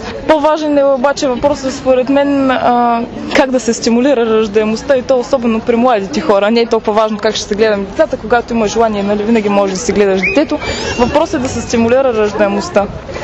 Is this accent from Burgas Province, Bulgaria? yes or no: no; Stara Zagora, Stara Zagora Province, Bulgaria; Все пак това е моят роден град, също Стара Загора.